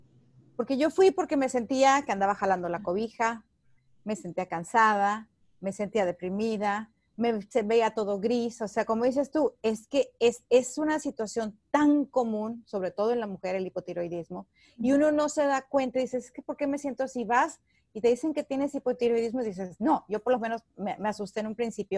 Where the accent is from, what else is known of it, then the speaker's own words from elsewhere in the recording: Mexico; yo como mexicana, pues de pronto te asustas